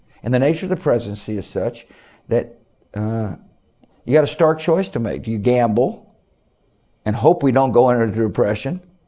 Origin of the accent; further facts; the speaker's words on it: Midland, Texas, United States; I came from Midland, Texas. My pals out in Midland, I knew what they'd be saying in the coffee shop.